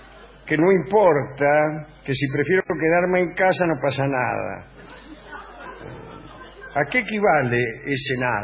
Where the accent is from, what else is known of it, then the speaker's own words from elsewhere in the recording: Barcelona, Catalonia, Spain; Venimos de Barcelona.